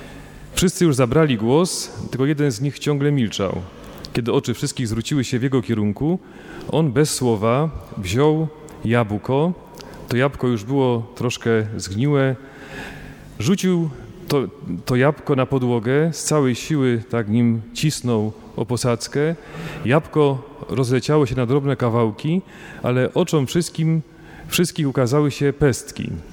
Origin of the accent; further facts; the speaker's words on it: Silesian Voivodeship, Poland; Pochodzę z diecezji bielsko-żywieckiej.